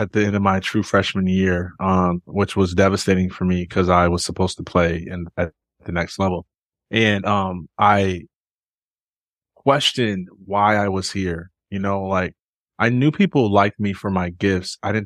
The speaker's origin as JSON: {"language": "English", "town": "Jackson", "region": "Michigan", "country": "United States", "tie": "born or raised there", "said": "I'm originally from Michigan in a small town called Jackson, which nobody knows where that's at, but it's about an hour from Detroit."}